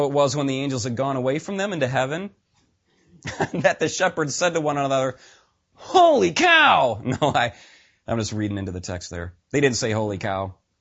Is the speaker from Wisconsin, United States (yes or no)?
yes; Wisconsin, United States; I grew up in West Central Wisconsin, dairy farm all over the place. Everybody's got a dairy farm.